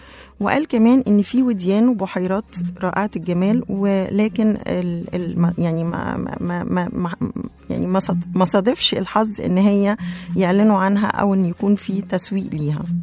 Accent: Egypt; أتمنى أن احنا نتعرف على كل المعالم السياحية الموجودة عندنا في مصر

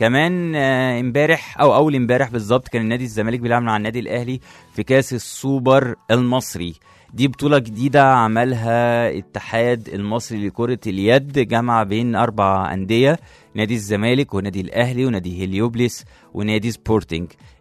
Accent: Egypt

